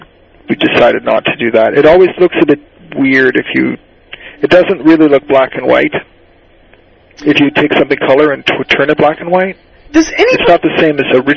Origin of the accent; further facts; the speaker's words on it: Barrie, Ontario, Canada; there was a hockey player from my hometown of Barrie named Mike Gardner